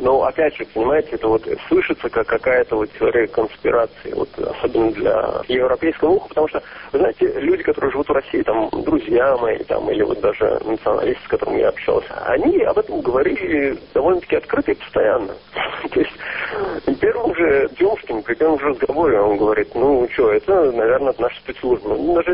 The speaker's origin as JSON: {"language": "Russian", "country": "Israel", "said": "я не оговаривал о том, что я из Израиля, я представлялся американцем"}